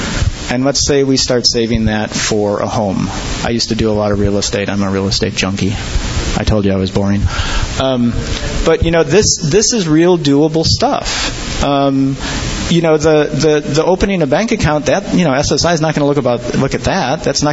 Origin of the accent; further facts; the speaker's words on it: California, United States; You know, I'm from the Bay Area, where real estate is still rather pricey.